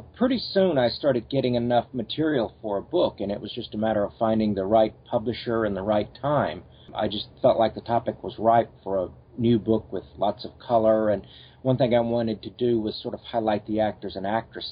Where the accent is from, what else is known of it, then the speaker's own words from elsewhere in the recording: Mississippi, United States; now in Los Angeles, United States; Well, I moved to Los Angeles from Mississippi in 1989